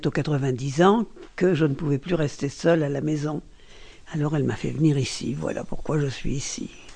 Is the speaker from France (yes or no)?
yes; Lille, Hauts-de-France, France; now in Bouliac, France; mais je suis du Nord, je suis de Lille. Et ma fille habitant Bouliac a trouvé, comme j'ai bientôt 90 ans, que je ne pouvais plus rester seule à la maison. Alors elle m'a fait venir ici